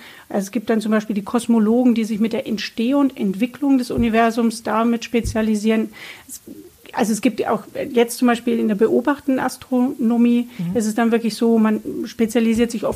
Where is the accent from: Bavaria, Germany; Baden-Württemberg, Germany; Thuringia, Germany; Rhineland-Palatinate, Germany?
Bavaria, Germany; Bamberg; born there; ich bin geboren in Bamberg